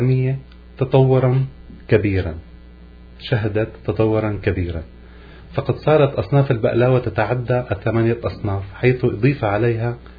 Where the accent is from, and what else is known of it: Syria; now in Montreal, Canada